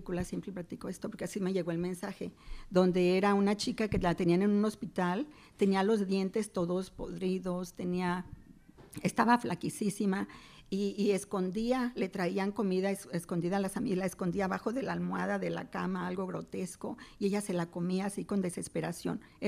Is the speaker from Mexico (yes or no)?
yes; Mexico; moved away as an adult; Después de que me casé, ya me vine de México a los 18 años.